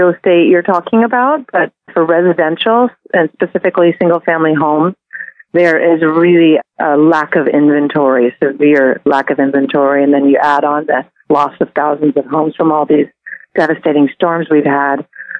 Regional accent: San Francisco, California, United States; I'm born and raised in San Francisco

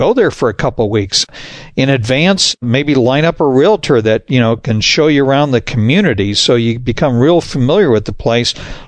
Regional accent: Arizona, United States; I grew up in Arizona. Great place to live, and it was listed as one of the top 10 states to live.

